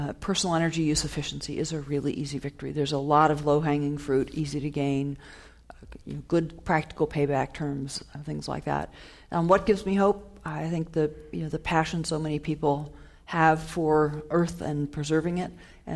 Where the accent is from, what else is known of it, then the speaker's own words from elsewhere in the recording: Ohio, United States; So my hometown is actually in Ohio, and farmers there are already seeing rainfall pattern changes